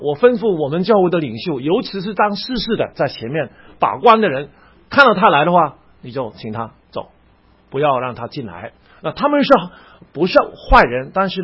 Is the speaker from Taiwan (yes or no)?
no; Hong Kong; 那我是香港人嘛，